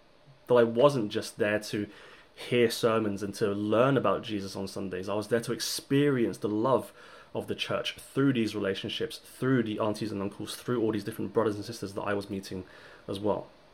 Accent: Portsmouth, South East England, United Kingdom; Portsmouth is a small city on the south coast of England, so my parents, they're takeaway owners, and so I was born and raised in Portsmouth, with the Chinese church in Portsmouth as well.

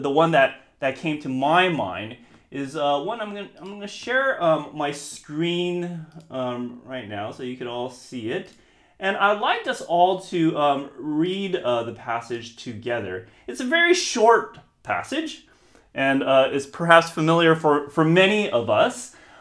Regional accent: United States; And actually, this time of the year, for me, as an American, there's two holidays during this time, Christmas and Thanksgiving.

